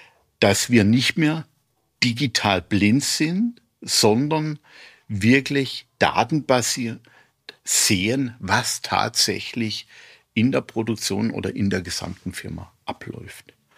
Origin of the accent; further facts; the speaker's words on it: Baden-Württemberg, Germany; Als Badener, und wir haben ja mal eine Revolution gemacht, und als Jahrgang 68 bin ich ja prädestiniert für Revolution.